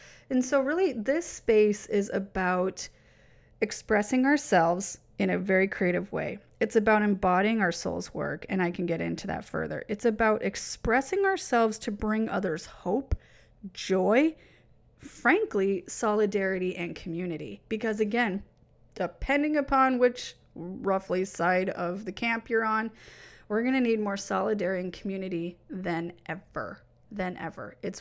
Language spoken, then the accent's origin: English; United States; normally in the culture that I grew up in here in the United States